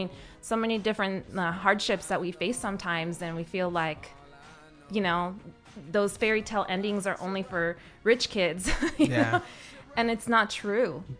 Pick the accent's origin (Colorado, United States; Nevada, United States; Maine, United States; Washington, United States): Nevada, United States; Las Vegas; You know, born and raised in Las Vegas.